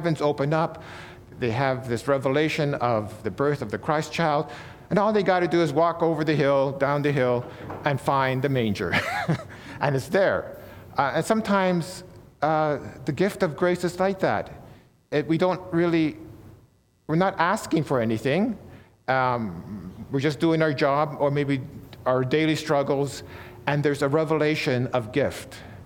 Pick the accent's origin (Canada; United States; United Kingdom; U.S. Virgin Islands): Canada; Toronto, Ontario; now in Western Canada; I'm from Toronto, but I came out west many decades ago. As I'm now about to be almost 65, I spent way more time in the West than where I grew up in Toronto.